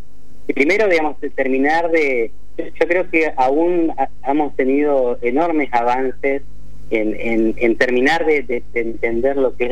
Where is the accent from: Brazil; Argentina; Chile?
Argentina; nosotros lamentablemente estamos acostumbrados como argentinos o argentinas